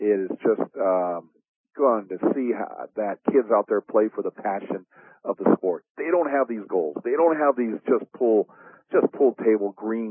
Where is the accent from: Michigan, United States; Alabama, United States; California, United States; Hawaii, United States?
California, United States; We got to give a shout out to these guys out here since we're from Southern California.